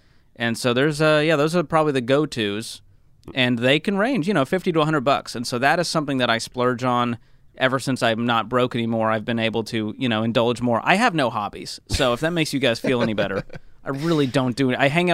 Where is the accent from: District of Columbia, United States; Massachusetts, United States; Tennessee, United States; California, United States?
Massachusetts, United States; Boston; parents are from Egypt and Syria, and they moved to the U.S. in the 80s and had my brother, and then I was born in Boston. And so I grew up in, like, a weird little Arabic Baptist bubble.